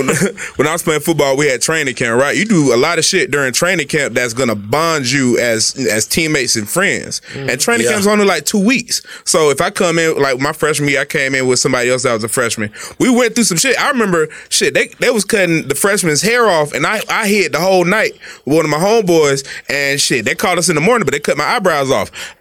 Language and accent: English; Atlanta, Georgia, United States; I'm from Atlanta. Yeah, my mom was a speech therapist, so that's why I talk so good.